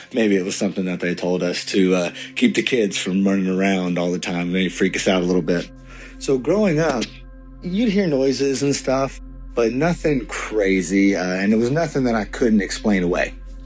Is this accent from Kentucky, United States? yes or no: yes; Kentucky, United States; from Kentucky. So my dad built my childhood home in the late 80s in a new neighborhood development.